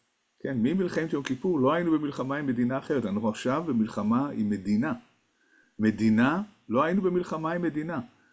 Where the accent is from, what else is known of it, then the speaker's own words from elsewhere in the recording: Tel Aviv, Tel Aviv District, Israel; אני גדלתי ברמת אביב, האזורים שנפגעו.